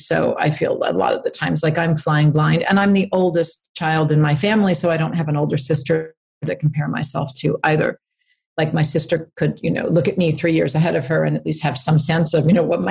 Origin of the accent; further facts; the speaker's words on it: New York, United States; now in Los Angeles, United States; I have two daughters and I was living in Los Angeles. I was born and raised in New York.